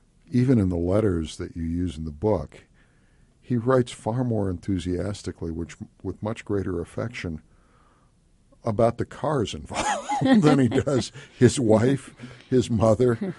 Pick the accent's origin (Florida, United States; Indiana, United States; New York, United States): Indiana, United States; I was a child. But these were people, I grew up in Indiana as well. These are people I recognized.